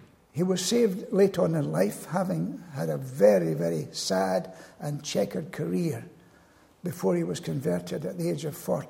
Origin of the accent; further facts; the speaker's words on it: Glasgow, Scotland, United Kingdom; moved away; I come from Glasgow, or as they say in Scotland, Glesky. I was born in the tenements in Glasgow. And although it's 60 years since I was in Glasgow, I still call myself a Glaswegian.